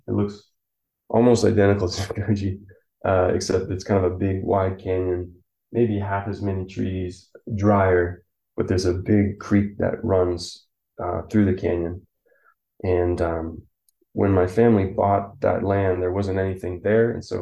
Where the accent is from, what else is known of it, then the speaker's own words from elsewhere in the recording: Chico, California, United States; born there; also born or lived in Paradise; I was born in 1984 in Chico, California, which is just a couple hours northeast of here.